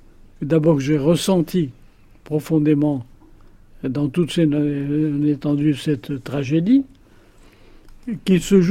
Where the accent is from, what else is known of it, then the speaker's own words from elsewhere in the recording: Morocco; je suis un Marocain qui parle d'une situation propre à des juifs marocains.